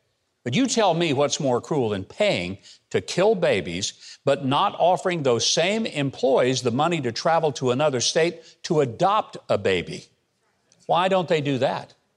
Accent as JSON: {"language": "English", "region": "Arkansas", "country": "United States", "tie": "born or raised there", "said": "They're from my home state of Arkansas."}